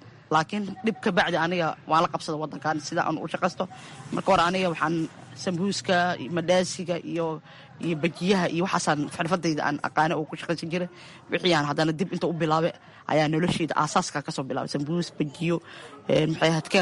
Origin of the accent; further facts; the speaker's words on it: Mogadishu, Banaadir, Somalia; moved away; aniga waxaan kasoo qaxay Xamar, waxaan ku dhashay degmada Shibis, Yaqshiidna kusoo barbaaray. marka maxay ahayd Xamar waan kasoo qaxay 2007-dii ayaan kasoo qaxay.